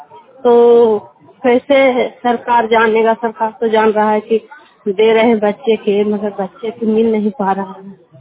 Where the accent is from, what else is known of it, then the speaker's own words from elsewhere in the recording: Bihar, India; मैं बिहार के रहने वाला हूँ।